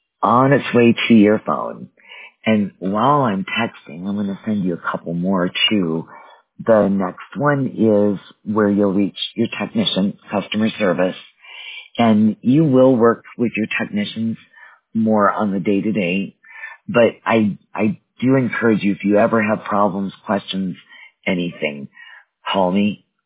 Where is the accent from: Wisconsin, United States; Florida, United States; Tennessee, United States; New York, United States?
Wisconsin, United States; now in Colorado, United States; I live in Colorado now, but I grew up in Wisconsin where we had good ice and we did ice fishing.